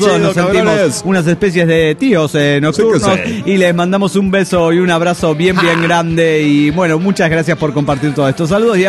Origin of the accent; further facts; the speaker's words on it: Mexico City, Mexico; del DF mexicano.